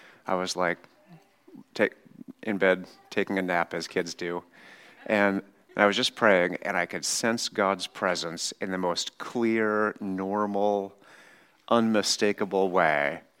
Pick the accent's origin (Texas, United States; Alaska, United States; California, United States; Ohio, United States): Alaska, United States; Juneau; born there; I was born in Juneau, Alaska in 1983.